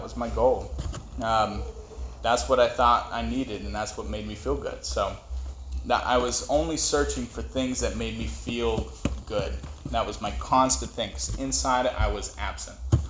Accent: San Diego, California, United States; I'll start off by saying I'm not originally from here. I grew up in San Diego.

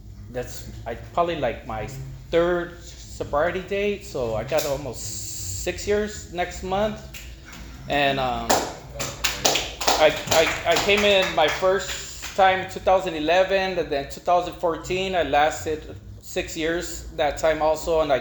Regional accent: Los Angeles, California, United States; I tell them Sunset in Vermont and Hollywood, and raised in East LA. I'm actually Portuguese, so I'm not from Mexico.

